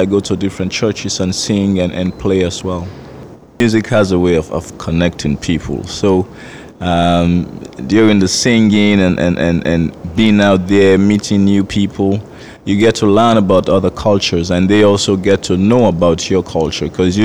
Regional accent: Freetown, Western Area, Sierra Leone; now in Halifax, Canada; I'm from Sierra Leone, Freetown, and now I live here in Halifax, Nova Scotia.

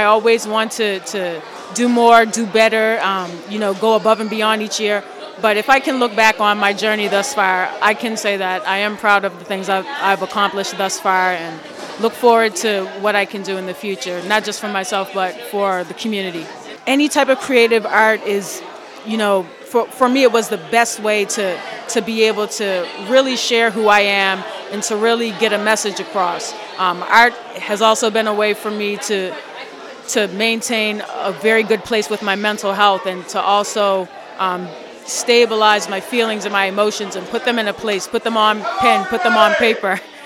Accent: North Preston, Nova Scotia, Canada; I'm from North Preston, Nova Scotia. I come from a long line of musical family

